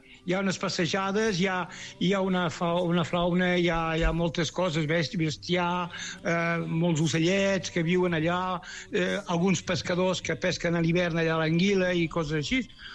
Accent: Catalonia, Spain; I jo sóc fill de les Terres de l'Ebre.

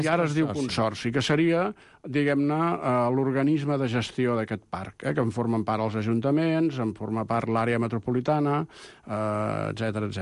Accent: Barcelona, Catalonia, Spain; jo sóc barceloní, però en aquests moments no hi visc a Barcelona, visc al municipi al costat

